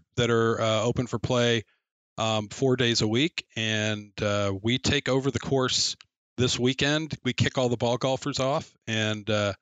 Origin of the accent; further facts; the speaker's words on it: Florida, United States; I grew up in Florida.